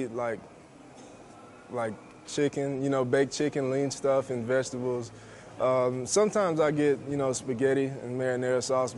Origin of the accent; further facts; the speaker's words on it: Texas, United States; I mean, I was from Texas, so before I got here, you know, I was kind of a Dallas fan